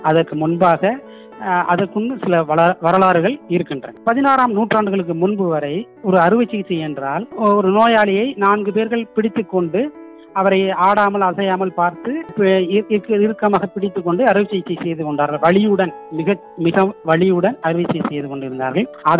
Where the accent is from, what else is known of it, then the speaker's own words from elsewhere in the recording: Pudukkottai, Tamil Nadu, India; நான் புதுக்கோட்டை மாவட்டத்தை சேர்ந்தவன் தான்.